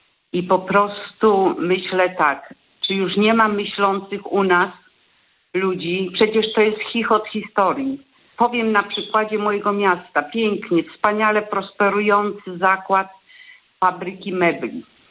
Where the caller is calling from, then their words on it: Zielona Góra, Lubusz Voivodeship, Poland; Ja z Zielonej Góry dzwonię